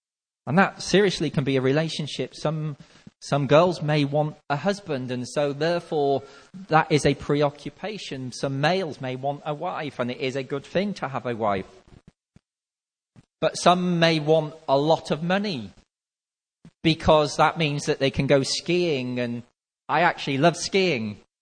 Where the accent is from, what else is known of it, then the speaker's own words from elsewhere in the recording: North West England, United Kingdom; I'm from Merseyside, so originally anyway.